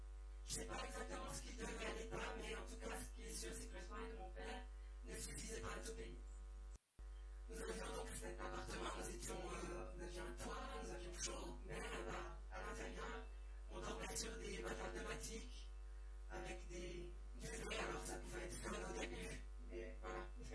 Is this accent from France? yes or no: yes; France; ma famille a vécu jusqu'à mes 5 ans en région parisienne. Ah oui, pour ceux qui ne savent pas, nous, quand même, on est français.